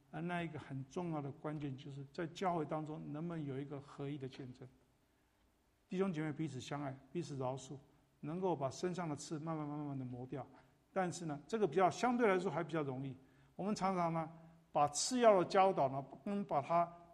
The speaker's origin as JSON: {"language": "Chinese", "country": "China", "said": "中国人即使再聪明呢，大概西方解决不了的神学问题我们也没办法解决"}